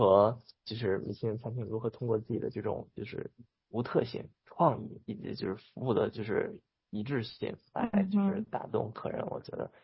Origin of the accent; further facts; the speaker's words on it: Beijing, China; 就是我们俩作为就是北京长大的小孩，其实无非就是外地人去吃